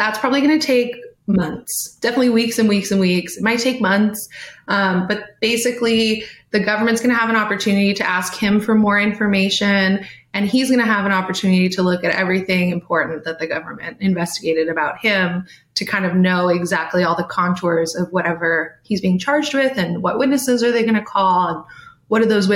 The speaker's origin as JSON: {"language": "English", "region": "California", "country": "United States", "said": "Sorry, I'm from California, so I've never had the chance"}